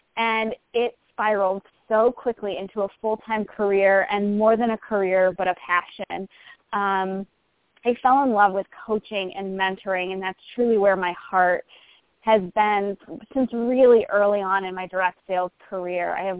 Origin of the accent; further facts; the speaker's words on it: Ohio, United States; I am from Ohio, so I'm a Midwest girl.